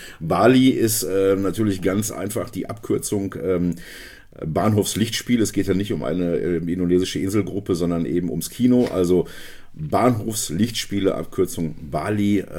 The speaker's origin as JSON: {"language": "German", "town": "Hagen", "region": "North Rhine-Westphalia", "country": "Germany", "tie": "born or raised there", "said": "bei uns in Hagen, meiner Heimatstadt Hagen"}